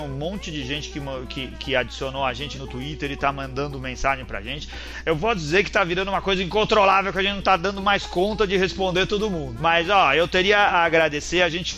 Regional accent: São Paulo, Brazil; A gente é de São Paulo, acaba mais frequentando os bares daqui

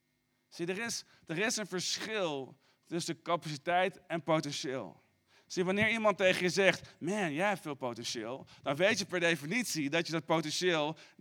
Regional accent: Arnhem, Gelderland, Netherlands; ik ben in Arnhem opgegroeid

